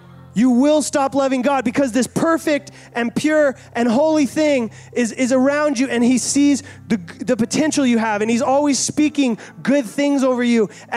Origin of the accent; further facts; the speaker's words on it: California, United States; I grew up in Northern California. I would go snowboarding all the time.